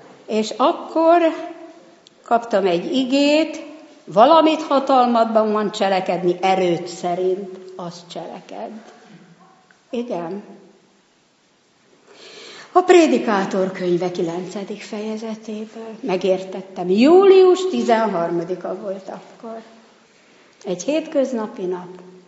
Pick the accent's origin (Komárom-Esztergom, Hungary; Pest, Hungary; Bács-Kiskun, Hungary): Pest, Hungary; Szentendre; also born or lived in Budapest; Én ugye itt nőttem fel, pesti születésünként Szentendrén, itt is laktunk, ott is, de Szentendre volt valahogy a bázis.